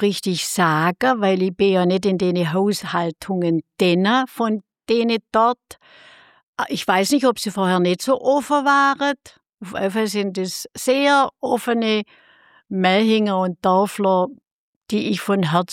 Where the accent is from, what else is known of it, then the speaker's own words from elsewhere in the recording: Rottenburg am Neckar, Baden-Württemberg, Germany; meinem Heimatdorf Himmendorf, wo ich herstamme. Ich komme ja geburtenmäßig vom Neckarvorland. Himmendorf gehört zu Rodenburg am Neckar. Da bin ich aufgewachsen